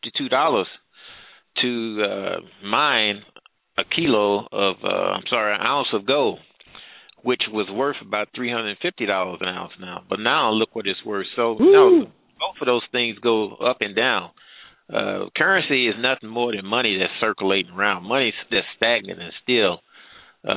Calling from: St. Louis, Missouri, United States; Well, you know what? It's been cold, but today it's about up to about 40-something.

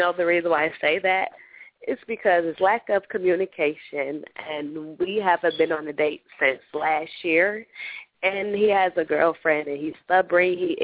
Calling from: Detroit, Michigan, United States; I'm calling from Detroit, Michigan.

